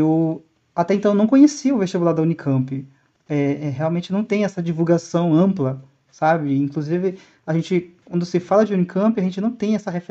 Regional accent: Tabatinga, Amazonas, Brazil; now in Campinas, Brazil; Eu venho de um lugar que é muito distante de São Paulo. Para me chegar até aqui onde eu estou hoje, eu tive que pegar um barco. No caso, eu vim de Tabatinga.

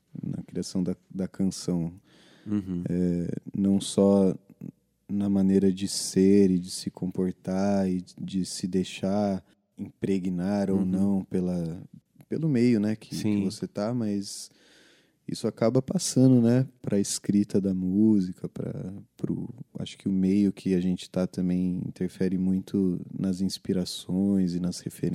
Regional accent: Barão, Brazil; Porque eu não sei, eu nunca saí de Barão, velho. Eu nasci aqui, tô aqui até hoje, entendeu?

